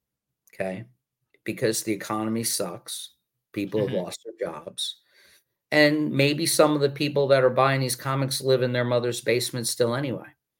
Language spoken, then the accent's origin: English; Staten Island, New York, United States; I'm from Staten Island. I'm from Staten Island originally.